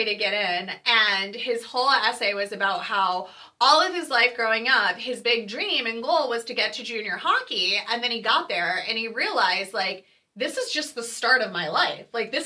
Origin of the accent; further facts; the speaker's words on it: Westland, Michigan, United States; Like, I grew up in Westland, and you knew everybody in Westland and maybe Garden City and Wayne